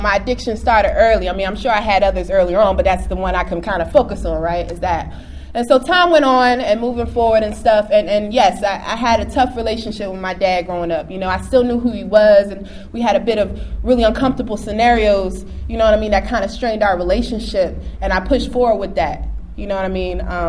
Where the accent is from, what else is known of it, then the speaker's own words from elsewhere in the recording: Woodbridge, Virginia, United States; also born or lived in Japan; I was born out of the country, right? Military family. He named it Japan. And when we got back to the States, my mom bought a house in Woodbridge, Virginia.